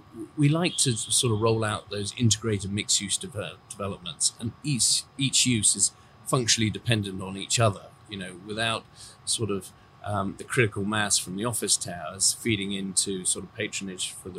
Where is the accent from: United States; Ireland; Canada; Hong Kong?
Hong Kong; I grew up in Hong Kong. I grew up at a time without the MTR, the Mass Transit Railway